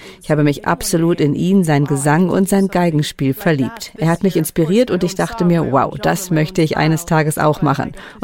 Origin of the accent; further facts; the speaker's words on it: Luxembourg; born there; Meine Eltern stammen ursprünglich aus Slowenien. Ich wurde jedoch in Luxemburg geboren. Meine Eltern sind 2002 von Slowenien nach Luxemburg gezogen, um für die EU zu arbeiten.